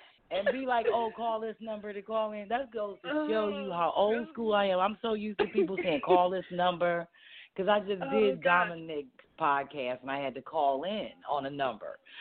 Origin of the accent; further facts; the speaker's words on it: Kirkwood, Missouri, United States; And I grew up out in Kirkwood.